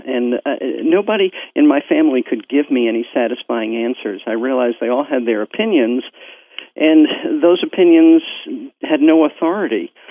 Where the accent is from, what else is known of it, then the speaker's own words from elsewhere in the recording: Brooklyn, New York, United States; I grew up in Brooklyn, New York. My parents, Jewish. My grandparents were all Jewish. They were all Russian Jews.